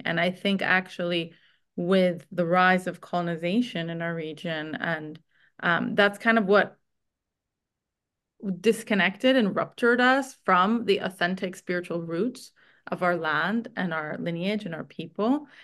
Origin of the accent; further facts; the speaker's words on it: Jerusalem, Jerusalem District, Israel; I grew up in Jerusalem.